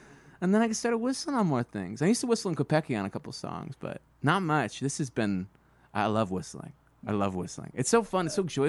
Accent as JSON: {"language": "English", "region": "South Carolina", "country": "United States", "tie": "born or raised there", "said": "I grew up in South Carolina."}